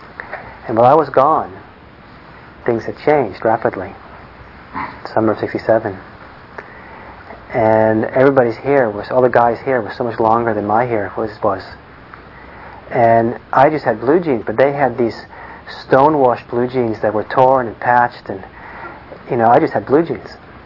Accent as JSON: {"language": "English", "town": "Los Angeles", "region": "California", "country": "United States", "tie": "born or raised there", "also_born_or_lived": "Italy", "said": "I grew up partly in Italy and partly in Los Angeles."}